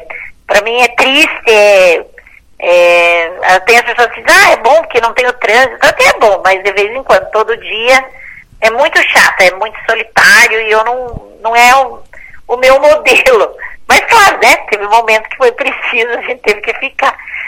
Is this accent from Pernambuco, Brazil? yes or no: no; Mandirituba, Paraná, Brazil; born there; Eu nasci em Mandirituba, né?